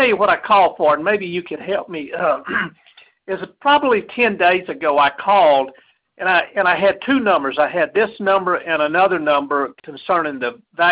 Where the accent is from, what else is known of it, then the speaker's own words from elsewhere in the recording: United States; So I'm looking for that age group of 65 to 70, and I'm from Calhoun County, and just recently on Facebook it said Calhoun County will be getting the vaccine on February the 8th